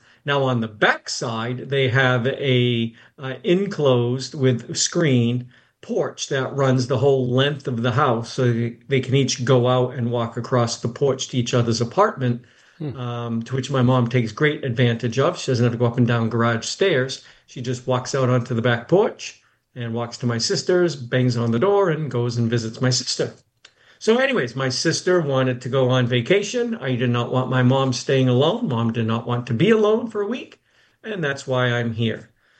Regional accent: New Bedford, Massachusetts, United States; We grew up in New Bedford.

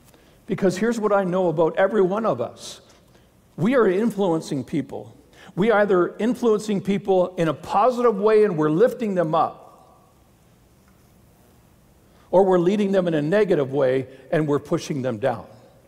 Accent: Alberta, Canada; I'm from Alberta, I'm an import.

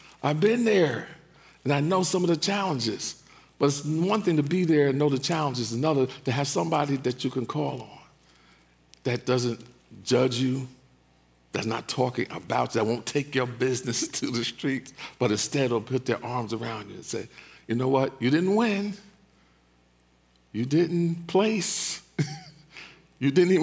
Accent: East Orange, New Jersey, United States; And they were from, I'm from East Orange. And they were from East Orange as well. East Orange High, I went to Scott.

